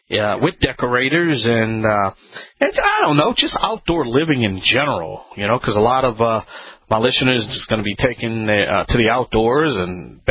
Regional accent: Louisiana, United States; this is Home Talk USA.

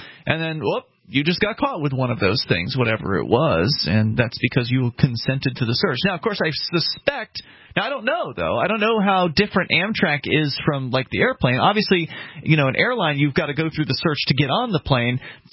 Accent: Arkansas, United States; also born or lived in West Virginia / Milwaukee; When I moved home to Arkansas from West Virginia in 2000 and again in 2005 from Milwaukee to Little Rock, I had similar interrogation scenes.

